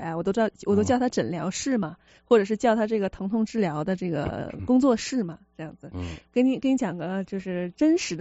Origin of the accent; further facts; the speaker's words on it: Shenyang, Liaoning, China; moved away as an adult; now in United States; 但是我老家呢是来自于辽宁省啊，在沈阳。我是土生土长在国内生活了20年，然后也参加了高考，走进了大学，但是只在大学读了2年，之后呢就跟家人一起移民来美国了。来那个应该是在2010年的9月份